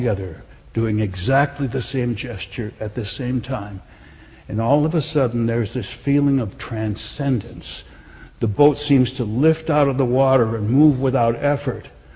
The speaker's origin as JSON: {"language": "English", "region": "Wisconsin", "country": "United States", "tie": "born there", "said": "Well, I was born in Wisconsin."}